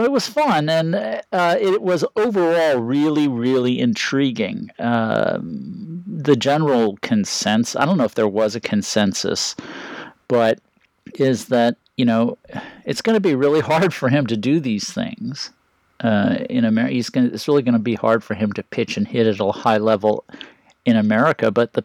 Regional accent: Japan; or I'm from Japan, so they don't care who I am.

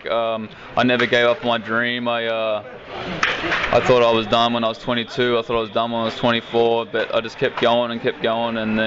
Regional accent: Sydney, New South Wales, Australia; He's another Sydney guy that outfielder, left-hand bat that I kind of looked up to growing up

